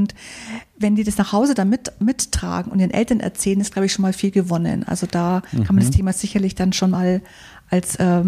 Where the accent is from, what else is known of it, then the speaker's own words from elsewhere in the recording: Munich, Bavaria, Germany; Ich bin in München aufgewachsen, aber meine Familie ist in Italien und im Schwarzwald.